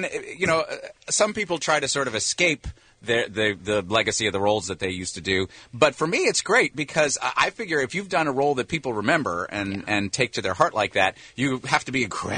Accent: New York, United States; I'm from New York.

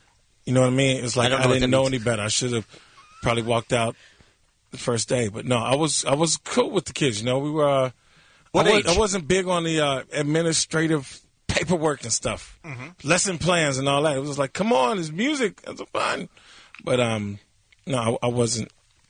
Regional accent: Chicago, Illinois, United States; You know, I'm from Chicago and it's set in Chicago.

